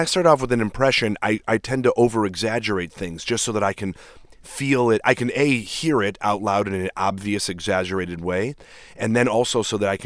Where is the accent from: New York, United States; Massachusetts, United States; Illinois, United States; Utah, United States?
Illinois, United States; Chicago; That's what we listened to my entire time growing up. I'm from Chicago. And so we listened to NPR.